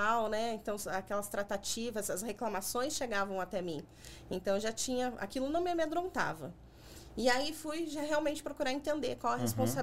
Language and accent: Portuguese; Paraná, Brazil; now in Taubaté, Brazil; 20 anos que eu moro em Taubaté, eu sou paranaense, na verdade.